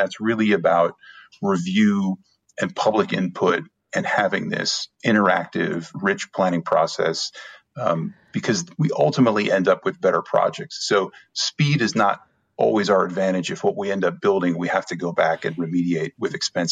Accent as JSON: {"language": "English", "region": "Ohio", "country": "United States", "said": "I'm from Ohio originally, and in Southeast Ohio, there's a county, Scioto County, that sits along the Ohio River."}